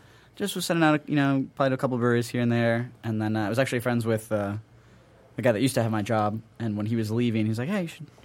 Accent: Ann Arbor, Michigan, United States; now in Chicago, United States; So I grew up in Ann Arbor originally.

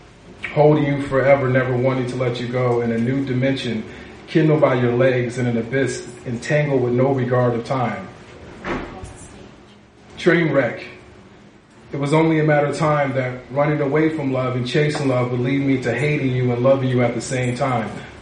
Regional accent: Riverside, California, United States; I'm from Riverside, born and raised, so it's just good to be in the city. Flew in from Oregon

